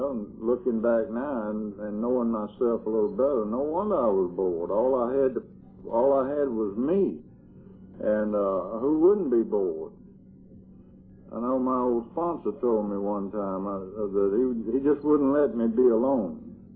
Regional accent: Montgomery, Alabama, United States; I grew up in Montgomery, and I was pretty much of a loner from an early age

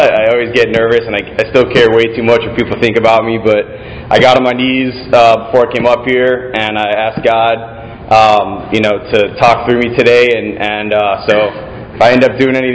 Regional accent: Miami, Florida, United States; I'm from Miami, Florida. I have a twin brother, and we were born to two parents that were lawyers

